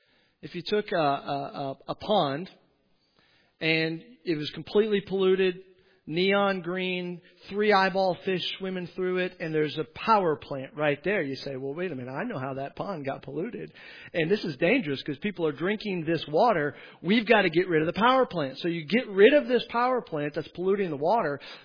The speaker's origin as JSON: {"language": "English", "region": "Delaware", "country": "United States", "said": "In my home state of Delaware, they can't even figure out how public bathrooms should work."}